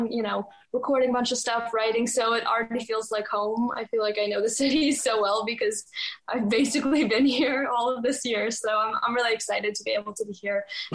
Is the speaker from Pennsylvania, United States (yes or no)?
yes; Pennsylvania, United States; now in Nashville, United States; Pennsylvania. Yeah.